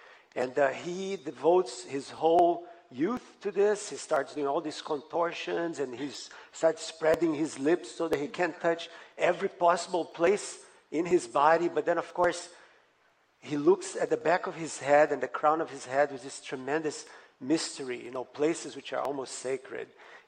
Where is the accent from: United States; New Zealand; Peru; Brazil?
Brazil; Rio de Janeiro; and I grew up in Rio at the beach, but also thinking about the stars.